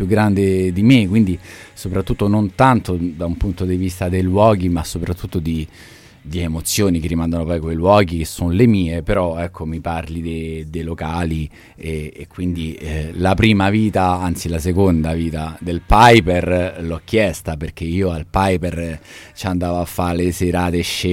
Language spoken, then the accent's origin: Italian; Rome, Lazio, Italy; Ricordo perché comunque da romano, 7-8 anni